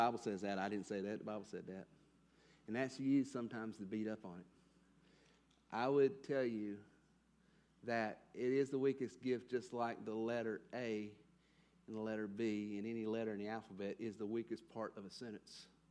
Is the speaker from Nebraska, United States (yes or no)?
no; Edmond, Oklahoma, United States; I'm from Edmond, and that's what they do over in Chapman.